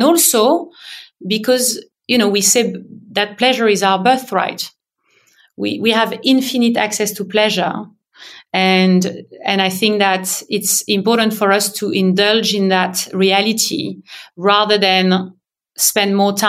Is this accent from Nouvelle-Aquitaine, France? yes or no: no; Paris, Île-de-France, France; English is a second language; now in United Kingdom; I was living in the UK, but I grew up in France, in Paris.